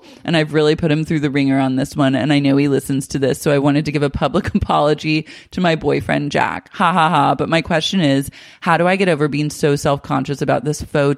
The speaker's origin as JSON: {"language": "English", "country": "Australia", "said": "Keep in mind, I'm Australian and didn't really realize that health and dental insurance were totally different."}